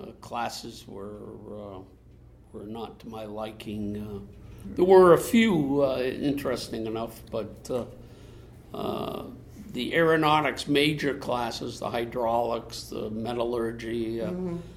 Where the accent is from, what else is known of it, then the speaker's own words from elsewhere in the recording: Brookline, Massachusetts, United States; also born or lived in Salem / Danvers / Chelsea / Dorchester; I moved around in Massachusetts. Mm-hmm. I was born in Salem, lived in Danvers, Chelsea, Dorchester, Boston, and then ended up in Brookline. I graduated Brookline High School in 1961, I believe.